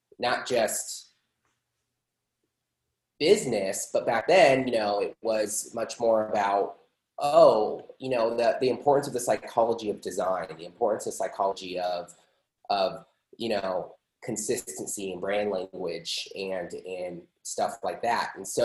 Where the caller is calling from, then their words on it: Gilbert, Arizona, United States; I am in Gilbert, Arizona.